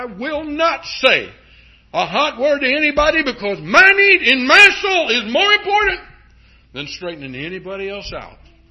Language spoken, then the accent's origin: English; Ireland; Me being able to bawl somebody out because I'm Irish, that's not what God wanted for you or me.